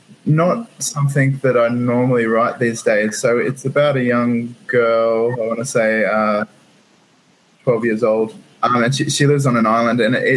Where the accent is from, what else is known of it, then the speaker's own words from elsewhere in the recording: Australia; accent: Australian; my hometown in Australia, hence the ridiculous accent.